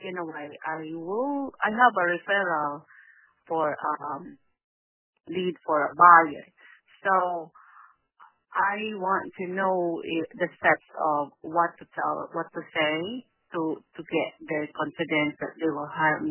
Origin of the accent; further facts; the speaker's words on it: Dallas, Texas, United States; Dallas, Texas.